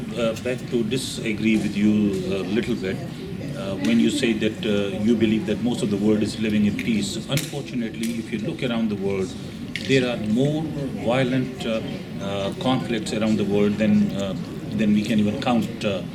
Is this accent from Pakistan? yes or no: yes; Pakistan; now in United States; Originally from Pakistan, but of course I'm a proud American now.